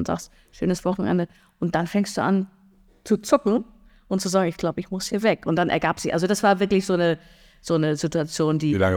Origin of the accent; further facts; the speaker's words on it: Sittensen, Lower Saxony, Germany; Genau, ich bin auch ein schönes Landei. Ich komme aus Sittensen in Richtung Bremen.